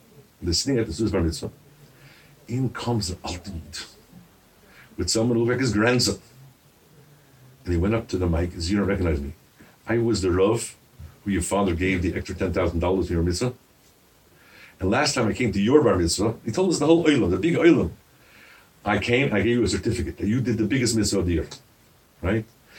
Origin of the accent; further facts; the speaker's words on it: United States; There's a guy in America. I'm American, so maybe I know more about America.